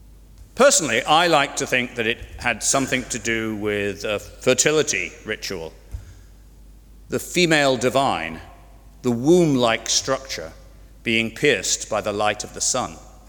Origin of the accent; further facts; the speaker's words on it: Ireland; as we Irish are very proud to boast that that's older than Stonehenge or the Great Pyramids at Giza.